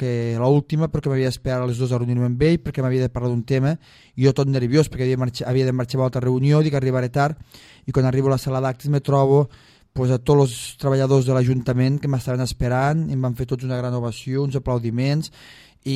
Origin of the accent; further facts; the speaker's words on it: Catalonia, Spain; el sentiment de pensar que Catalunya, que som el sud de Catalunya i que no ens tenen en compte